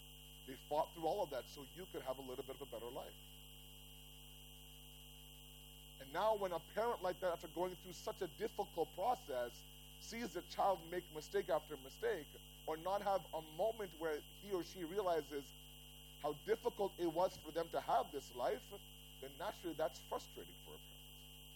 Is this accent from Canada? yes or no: yes; Toronto, Ontario, Canada; It's different than when I grew up in Toronto.